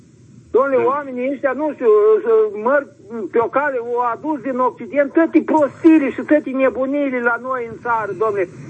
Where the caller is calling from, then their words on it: Suceava, Suceava County, Romania; sunt din Suceava.